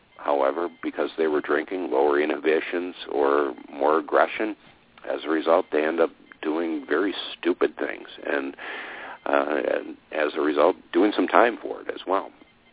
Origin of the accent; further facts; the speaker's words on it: Wisconsin, United States; I'm from Wisconsin, which is historically or reputationally a drinking culture. We have harsh winters. We have hearty beer drinking German stock up here, and by golly, you're not going to keep us away from our brandy and our beer.